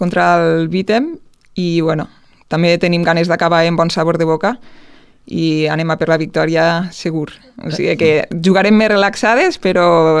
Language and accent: Catalan; Amposta, Catalonia, Spain; perquè sóc d'Amposta